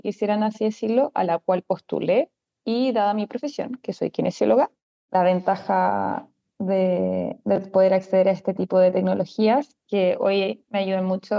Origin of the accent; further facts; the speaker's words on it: Chile; moved away as an adult; now in Barcelona, Spain; yo soy chilena y me vine a vivir hace aproximadamente un mes a Barcelona